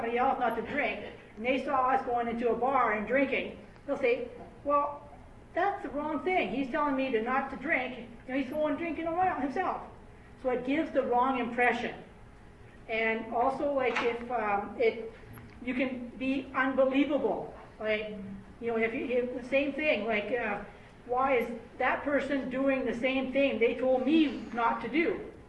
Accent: Fort Saskatchewan, Alberta, Canada; I come from Fort Saskatchewan

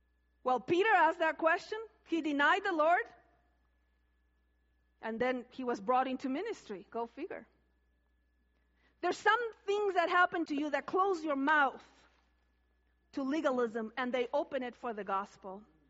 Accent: Argentina; I didn't know what A meant when I came to Canada the first time. Because I am from Argentina.

